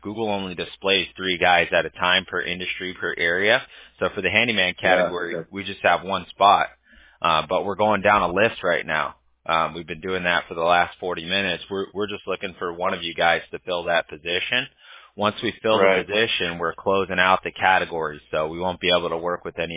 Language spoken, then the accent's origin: English; California, United States; accent: Cali slang; I'm from California originally, so I got a little Cali slang to me.